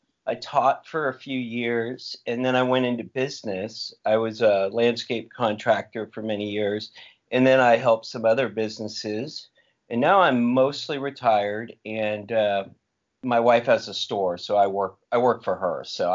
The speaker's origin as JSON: {"language": "English", "town": "Marin County", "region": "California", "country": "United States", "tie": "born or raised there", "said": "Yeah, well, so I was raised in Marin County. So, you know, in those days, it was all hot tubs and peacock feathers."}